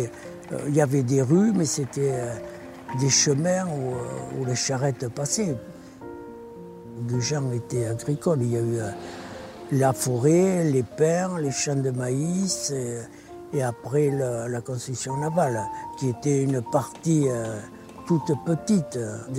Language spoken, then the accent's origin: French; Gujan-Mestras, Nouvelle-Aquitaine, France; born there; Je suis né à Mestras, dans une famille de constructeurs de pinasses, puisque ma famille, mes ancêtres, depuis 1800, construisent des pinasses